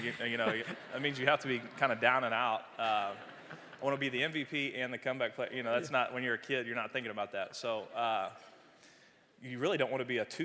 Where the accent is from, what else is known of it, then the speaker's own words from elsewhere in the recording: Austin, Texas, United States; being from Texas and growing up in Austin and coming to Rice